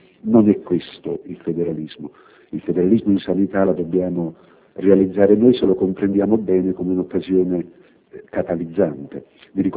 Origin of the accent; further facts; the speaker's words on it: Naples, Campania, Italy; Molte volte da buon napoletano mi sono divertito a pensare